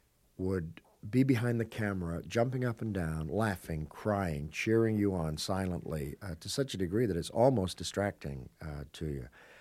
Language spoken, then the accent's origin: English; England, United Kingdom; possibly being born and raised in England